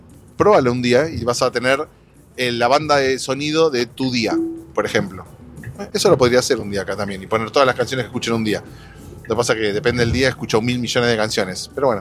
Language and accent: Spanish; Argentina; Y como bien argentinos, decimos, Argentina que triunfó en Hollywood, ¿viste?